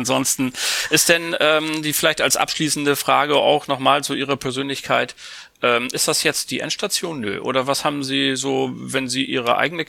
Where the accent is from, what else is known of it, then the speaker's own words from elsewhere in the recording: Bremen, Germany; Also wie Herr Kieper bin ich ja Bremer